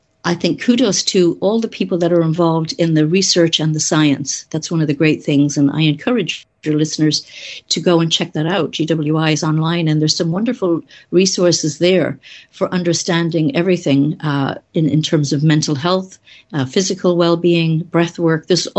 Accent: Ireland; growing up in Ireland

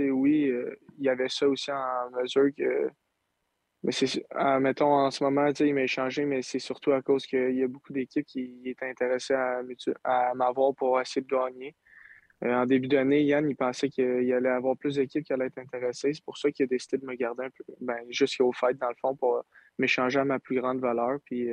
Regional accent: Saint-Eustache, Quebec, Canada; moi, je viens de Saint-Eustache, avec mes parents sont tout le temps là

